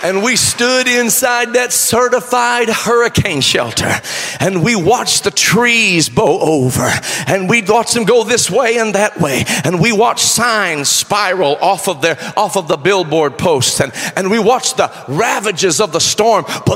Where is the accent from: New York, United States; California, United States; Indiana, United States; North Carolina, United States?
Indiana, United States; Well, I was raised in Indiana. Know all about tornadoes.